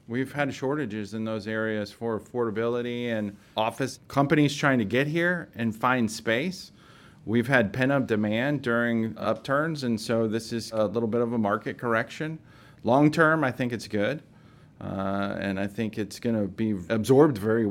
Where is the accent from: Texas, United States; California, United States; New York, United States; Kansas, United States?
Texas, United States; Houston; when I grew up in Houston, those were kind of, when you thought of Austin, those were the only two things.